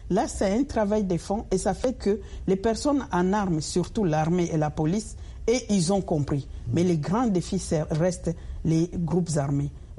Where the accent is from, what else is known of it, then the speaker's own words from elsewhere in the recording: DR Congo; nous, en tant que Congolais